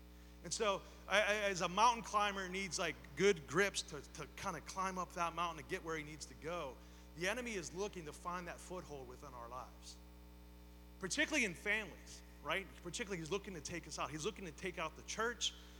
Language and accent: English; Beaver Falls, Pennsylvania, United States; I grew up in Beaver Falls, and it was on College Hill. It was one of many of, like, I think nine houses. I moved so much, it was ridiculous.